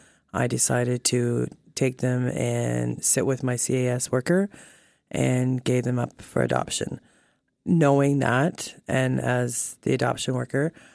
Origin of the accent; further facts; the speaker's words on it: Arnprior, Ontario, Canada; Arnprior.